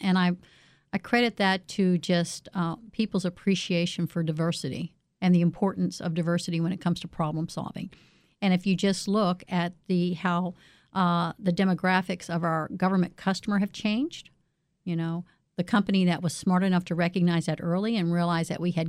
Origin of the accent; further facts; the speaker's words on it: Norfolk, Virginia, United States; And I'm originally from Norfolk, Virginia. We relocated to Northern Virginia.